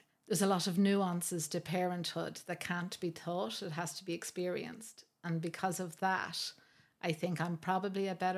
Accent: Ardee, County Louth, Ireland; I was born and raised in RD in County Louth, went to Trinity for my undergraduate.

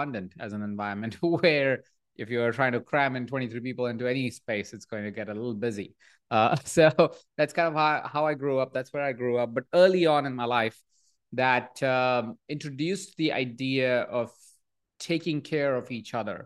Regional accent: Jaipur, Rajasthan, India; born there; So I was born in India. I was born in Jaipur, a small town, 23 people sharing the same space. It's called a joint family in India

